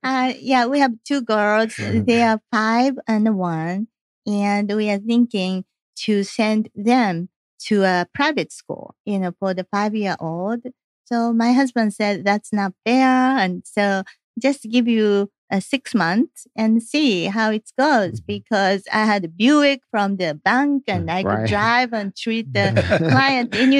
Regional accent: Japan; now in United States; I came from Japan. So, you know, I didn't know anybody here. And I came to go to a Georgia Tech for the graduate school.

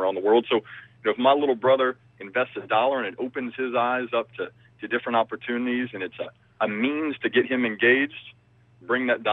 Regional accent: Alabama, United States; let's say in my hometown in Alabama, where I grew up

